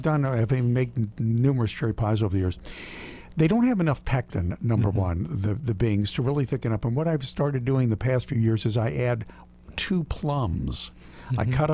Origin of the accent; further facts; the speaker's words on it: Midwest, United States; It's because I'm from the Midwest, you know, and bundt cake heaven out there in Ohio.